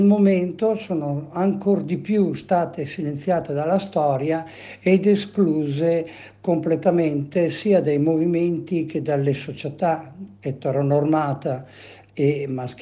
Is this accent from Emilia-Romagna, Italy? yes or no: no; Verona, Veneto, Italy; sono di Verona, sono una donna transessuale